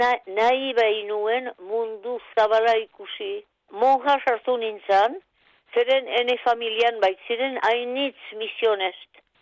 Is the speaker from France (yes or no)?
yes; Aldudes, Nouvelle-Aquitaine, France; Erraiten zuten alduden ene herri tipian bazirela 70 apez eta zerora mundu zabalean.